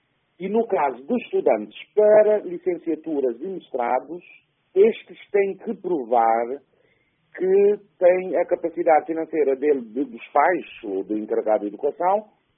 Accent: Maio, Cape Verde; somos naturais da Ilha do Maio, Cabo Verde.

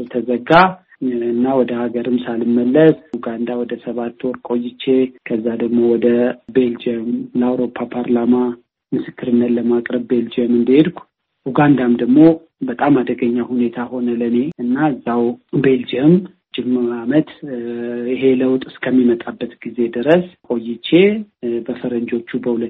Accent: Addis Ababa, Ethiopia; born there; moved away as an adult; ትውልዴም አዲስ አበባ ነው።

